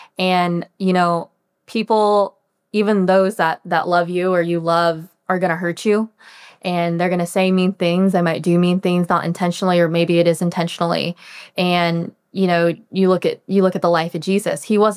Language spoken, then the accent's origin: English; Illinois, United States; So I grew up in Central Illinois. My parents are both Caucasian, and my brother and I are both, I'm Vietnamese, he's from Taiwan. So we're both adopted.